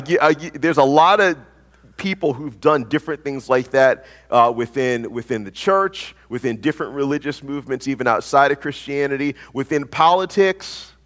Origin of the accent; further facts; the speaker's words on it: the South, United States; I'm from the South, and so we are intimately acquainted with that particular bending of the English language, used to could